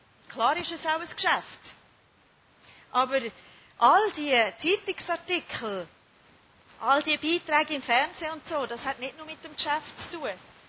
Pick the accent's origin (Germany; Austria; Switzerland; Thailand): Switzerland; Zurich; Das bin ich, Zürcherin.